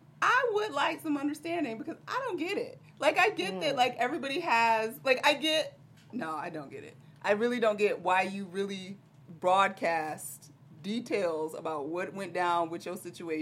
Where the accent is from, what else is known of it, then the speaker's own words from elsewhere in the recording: the South, United States; And maybe that's just because I'm country from the South.